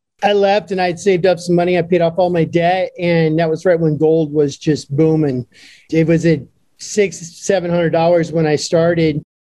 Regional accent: Phoenix, Arizona, United States; But Phoenix was my hometown. I wound up doing a morning show on Top 40 station here for a long time.

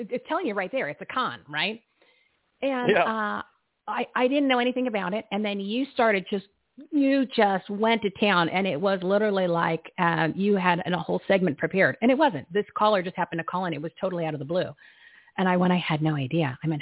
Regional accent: New Jersey, United States; I'm from Jersey, so I got that.

